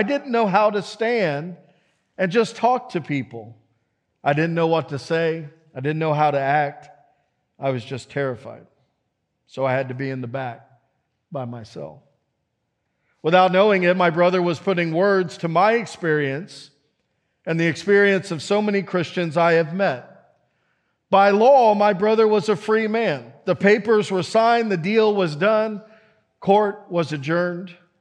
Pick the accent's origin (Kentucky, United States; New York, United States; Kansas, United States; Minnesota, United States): Kansas, United States; We're from Kansas, and if there's one thing we know how to do, it's to have a good time.